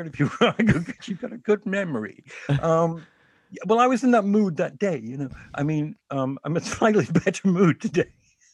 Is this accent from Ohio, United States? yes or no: no; New York, United States; I'm a New Yorker. I know about Donald Trump.